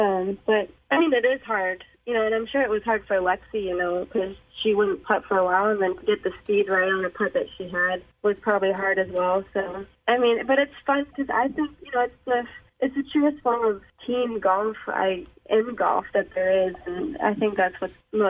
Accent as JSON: {"language": "English", "region": "Northeast", "country": "United States", "tie": "born or raised there", "said": "because we're both from the Northeast, so we grew up playing junior golf together."}